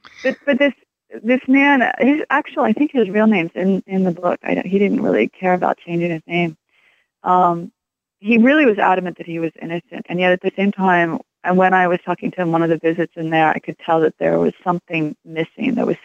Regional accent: Baltimore, Maryland, United States; and I'm from Baltimore, and I was living in Baltimore at the time.

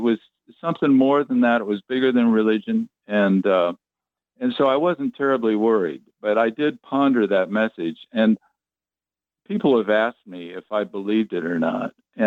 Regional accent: California, United States; But when I was about 13, once again, growing up in California, skateboarding and surfing and all

